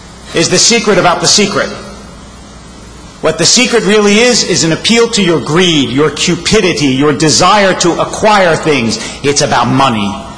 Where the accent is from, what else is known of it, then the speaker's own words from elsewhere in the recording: Harrisburg, Pennsylvania, United States; born there; It's because I was born in 1958 in Harrisburg, Pennsylvania